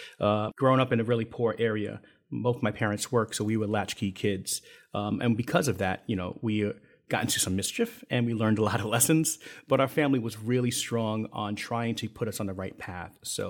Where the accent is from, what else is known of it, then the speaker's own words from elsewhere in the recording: Brooklyn, New York, United States; we moved into East New York, Brooklyn. That's where I grew up, born and raised in Brooklyn, New York.